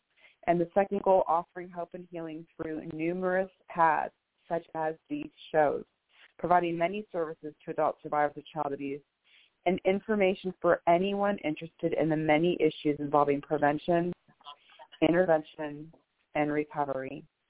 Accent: Bellevue, Washington, United States; I am from Bellevue, Washington.

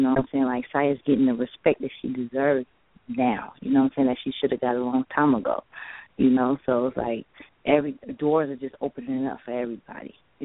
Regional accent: Berkeley, California, United States; Because it's like, I'm from Berkeley, California. Like, I'm from the hood. So we really just, you know, like, I grew up with nothing.

